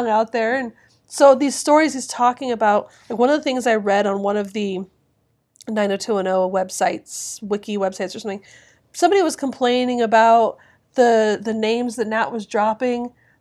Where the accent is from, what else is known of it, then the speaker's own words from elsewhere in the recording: Phoenix, Arizona, United States; When I grew up in Phoenix, we talked about that before on here.